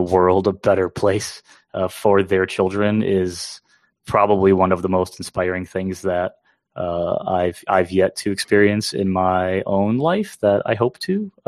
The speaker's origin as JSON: {"language": "English", "region": "Wisconsin", "country": "United States", "said": "And, you know, I'm from Wisconsin, so cheese curds in general are hard to avoid."}